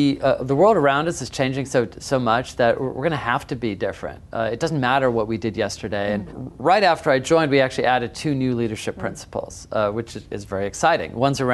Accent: Seattle, Washington, United States; Well, I grew up in Seattle

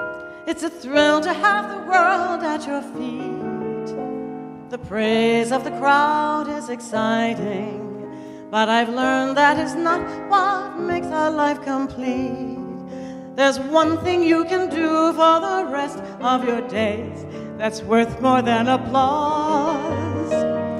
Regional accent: New York, United States; musical touchstones in my life growing up on Long Island

